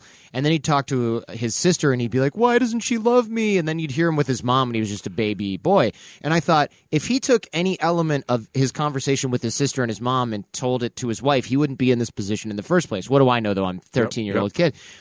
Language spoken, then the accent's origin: English; Detroit, Michigan, United States; No. I lived in Detroit. I'm from Detroit. So he was just kind of like a regular.